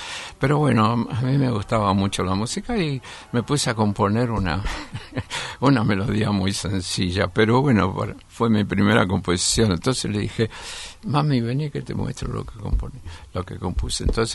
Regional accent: Lobos, Buenos Aires Province, Argentina; born or raised there; also born or lived in Olavarría

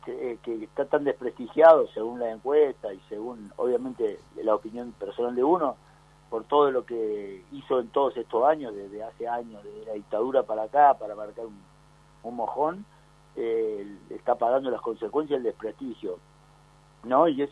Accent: Argentina; le dé seguridad a los dueños del oro que somos todos los argentinos.

